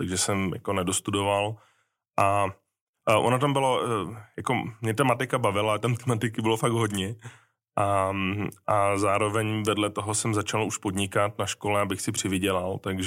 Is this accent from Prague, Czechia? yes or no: yes; Prague, Czechia; now in Brno, Czechia; Takže my jsme z Prahy, já jsem studoval v Praze, ale vlastně na výšku jsem šel do Brna a už jsem zůstal. Takže já teda žiju v Brně